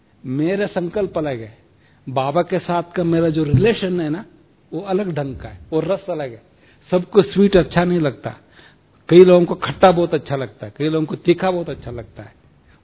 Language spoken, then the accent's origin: Hindi; South India, India; moved away; also born or lived in Delhi; मैं साउथ में पैदा हुआ, साउथ में पढ़ा, साउथ में ज्ञान लिया, फिर दिल्ली में जाके सेवा किया, फिर मधुबन आया